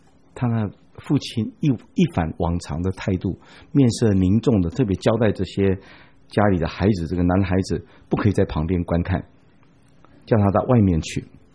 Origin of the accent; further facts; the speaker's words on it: Taiwan; 我们台湾人有的时候称它叫胎哥